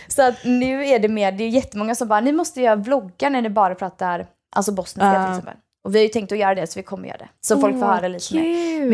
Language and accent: Swedish; Sweden; first language Swedish; Och mitt är ju tvärtom, mitt är ju svenska. Men mitt andra språk är bosniska om man säger så.